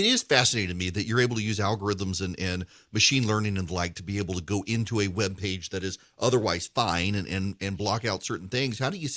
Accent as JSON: {"language": "English", "region": "Dubai", "country": "United Arab Emirates", "tie": "born or raised there", "said": "I grew up in the Middle East, was raised in Dubai and had a computer in my classroom starting in first grade, an Apple IIe. And I realize I'm the anomaly for particularly for someone in my age group in my 40s."}